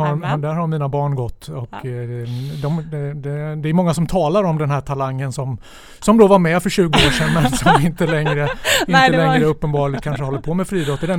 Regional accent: Sollentuna, Stockholm County, Sweden; jag är en trebarnsfar från Sollentuna.

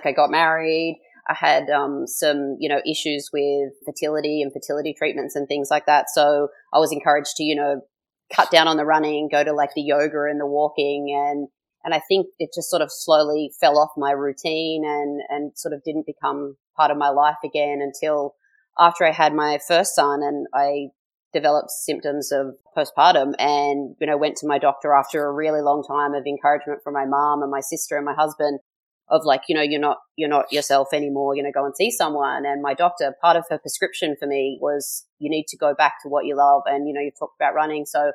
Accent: Australia; moved away as an adult; now in Toronto, Canada; I grew up in Australia and only moved to Toronto 3 years ago.

